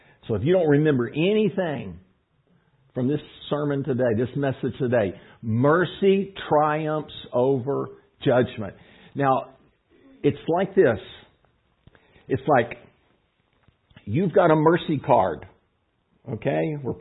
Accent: Texas, United States; And we'd be like, well, you know, we're from Texas. We're not really American, okay? We're more Texan.

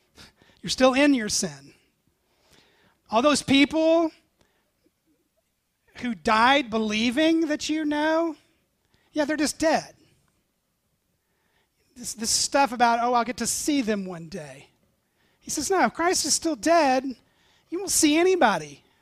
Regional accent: the South, United States; Now, I come from the South, where men in trailers preach in the middle of cow pastures.

